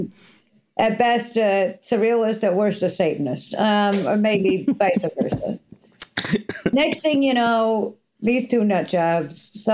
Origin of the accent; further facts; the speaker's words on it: New York, United States; And where am I from? I'm from New York. I'm a real New Yorker.